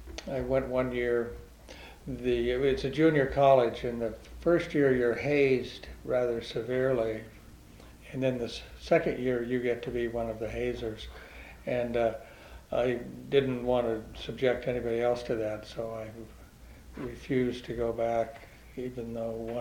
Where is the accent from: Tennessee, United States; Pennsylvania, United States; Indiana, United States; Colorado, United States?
Colorado, United States; Greeley; I was born on Christmas Day, 1938, in Greeley, Colorado, and I went through high school there, and that was a town of about 20,000 people.